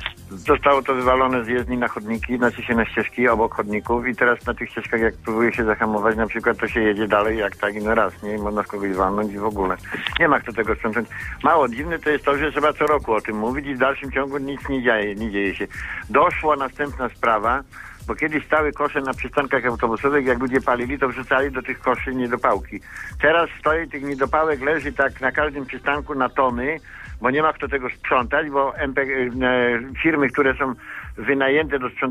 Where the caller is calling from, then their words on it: Włocławek, Kuyavian-Pomeranian Voivodeship, Poland; u nas w Włocławku jest tak samo jak w Bydgoszczy.